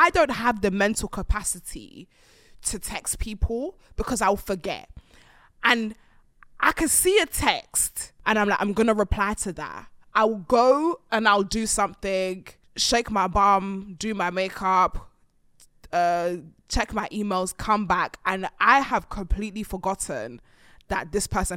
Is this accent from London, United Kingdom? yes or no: yes; London, United Kingdom; In the whole world, I wouldn't change being a Londoner.